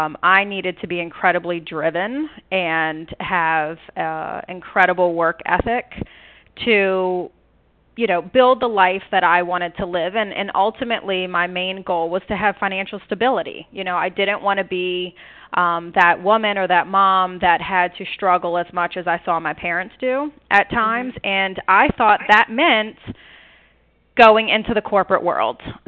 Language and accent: English; New Orleans, Louisiana, United States; I grew up in New Orleans, and my parents were actually hairdressers and owned their own salon in the French Quarter.